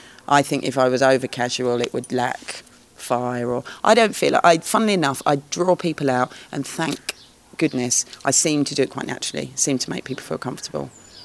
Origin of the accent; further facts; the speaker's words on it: London, United Kingdom; I get off the train even from London, and I get off and it's home, which is interesting, because I'm very proud of being a Londoner. It feels like home here.